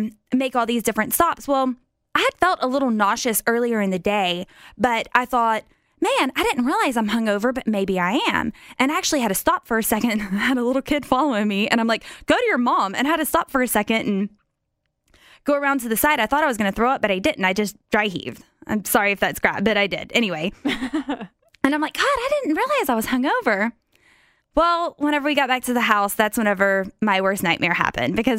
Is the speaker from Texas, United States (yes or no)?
yes; Texas, United States; Amy's just telling the waiter about how we are from Texas and this barbecue is crap.